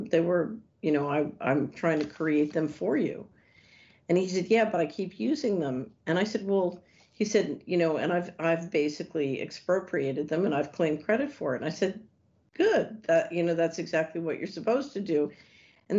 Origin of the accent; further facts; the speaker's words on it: New York, United States; Of course I can. I'm from New York. In New York, everything always started with yes.